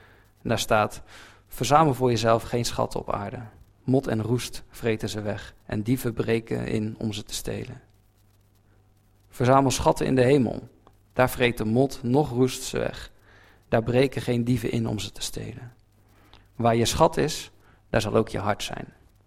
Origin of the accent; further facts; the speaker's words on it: Zeeland, Netherlands; En als geboren en getogen Zeeuw heb ik daar dus geen moeite mee.